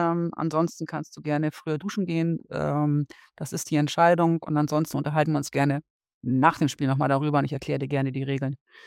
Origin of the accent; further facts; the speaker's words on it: Germany; weil ich bin Deutsch und insofern ist Englisch und Spanisch nicht unbedingt meine Muttersprache